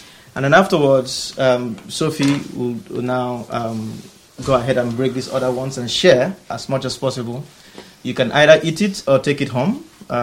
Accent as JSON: {"language": "English", "country": "Nigeria", "second_language": "English", "said": "I'm from Nigeria, and I am Igbo. That's where I come from, the Igbo, it's a tribe or the ethnic group, Igbo."}